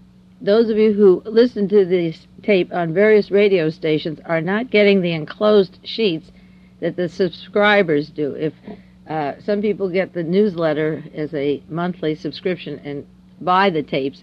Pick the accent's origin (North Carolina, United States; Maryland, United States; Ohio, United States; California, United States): California, United States; Beverly Hills; I was brought up in Beverly Hills, California, and went to Beverly High.